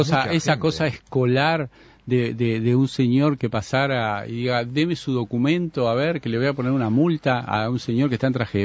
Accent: Montevideo, Uruguay; yo nací en Malvin y fui hasta mis 13, 14 años, yo qué sé, desde octubre hasta marzo, abril, a la playa en Malvin.

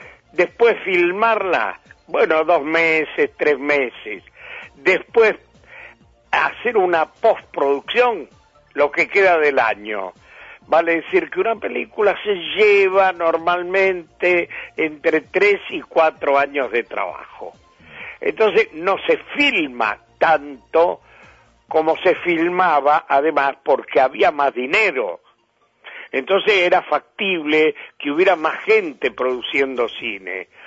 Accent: Argentina; Yo me siento un actor argentino, no de Buenos Aires.

